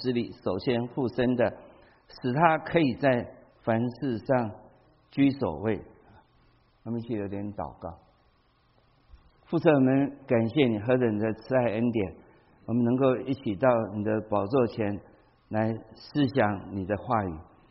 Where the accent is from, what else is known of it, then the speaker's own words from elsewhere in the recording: China; 所以这个衣服我们中国人讲这个领导啊，我们中国人讲这个领导讲得很好